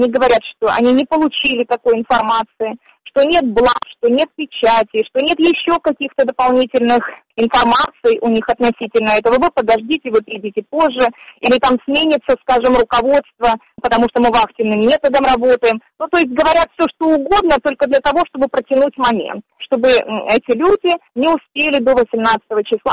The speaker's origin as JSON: {"language": "Russian", "region": "Crimea", "country": "Ukraine", "tie": "born or raised there", "said": "Я родилась в Крыму, и мои глубокие корни находятся в Крыму, на кладбищах крымских. Самые первые могилы в Симферополе – могилы моих предков. То есть у меня очень глубокие корни. Я здесь родилась, я здесь прожила всю"}